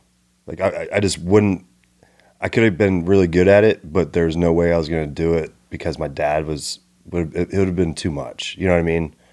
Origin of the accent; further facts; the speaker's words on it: North Carolina, United States; I was only there until I was like two, and then I grew up in North Carolina.